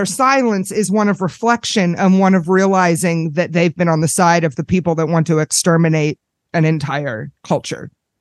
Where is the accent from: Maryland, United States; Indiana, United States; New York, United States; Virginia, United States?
Maryland, United States; You guys got to understand, I was born and raised in Maryland. Everybody I know from my childhood is a pinko commie leftist.